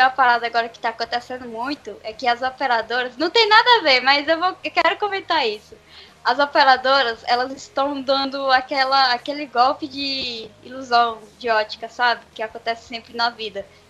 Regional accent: Brazil; O Instagram, como alguns falam, mas eu sou brasileira, vou falar Instagram mesmo.

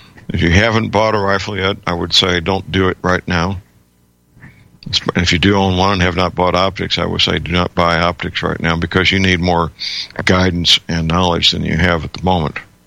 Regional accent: United States; And growing up in the United States in the early 1950s, that was just part of the mass culture of little boys and little girls

